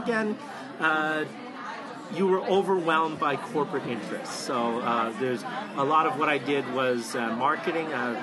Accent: Toronto, Ontario, Canada; Here's a little background about growing up in Toronto as well.

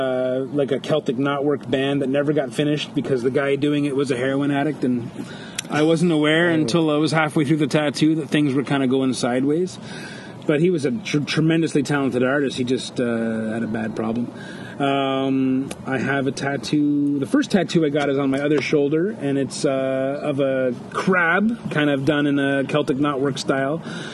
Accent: St. Catharines, Ontario, Canada; It's kind of my hometown show because I grew up in St. Catharines nearby.

